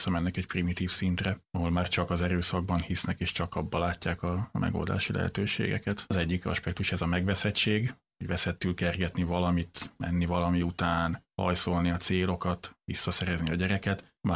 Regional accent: Szentlászló, Baranya, Hungary; mert én is egy nagyon kicsi faluban nőttem föl, Szent László Baranya megyében, ahol hasonló volt a falu lakossága

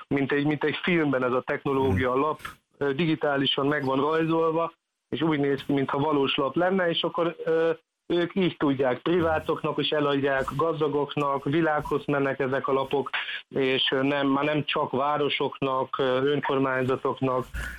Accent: Germany; segít az is, hogy Németországban nőttem fel

